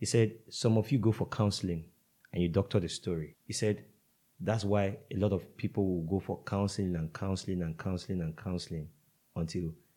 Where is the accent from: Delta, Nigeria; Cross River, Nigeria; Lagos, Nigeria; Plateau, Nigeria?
Cross River, Nigeria; Because I'm from Cross River State you know, it was more of our cultural heritage.